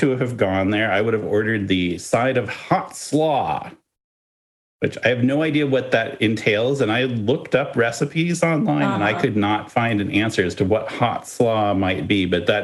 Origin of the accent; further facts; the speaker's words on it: Midwest, United States; Although I say that, and I'm from the Midwest, and it's like, of course you put mayonnaise.